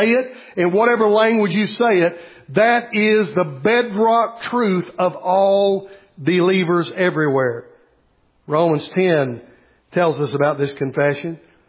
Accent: the South, United States; accent: Southern English; And here I am speaking English, or I guess I'm speaking Southern English. That's a different language than English.

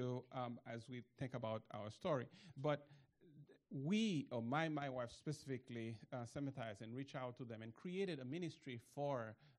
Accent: Haiti; Let me say that we are originally from Haiti

